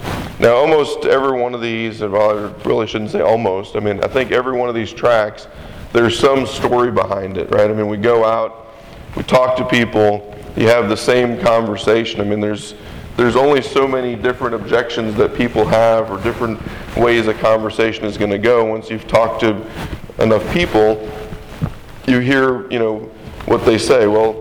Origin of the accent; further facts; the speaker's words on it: Oklahoma, United States; now in Dallas, United States; Now I'm actually from Oklahoma, and living in Dallas is actually close by, so it's kind of funny there because everybody knows that I'm from Oklahoma